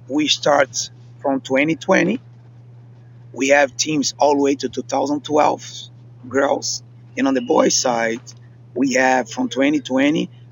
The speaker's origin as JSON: {"language": "English", "country": "Brazil", "tie": "born or raised there", "said": "So I grew up in Brazil in a different culture, of course."}